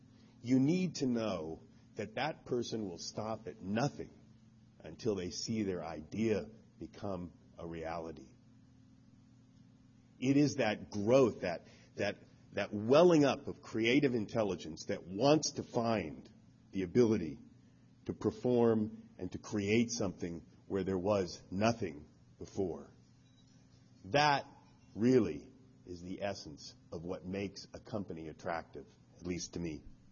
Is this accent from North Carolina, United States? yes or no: no; Berkeley, California, United States; I'm just a country boy from Berkeley. In 1965, I first went to Rishikesh and saw Maharishi, told him I was from Berkeley and that I would love to start a chapter of his movement there.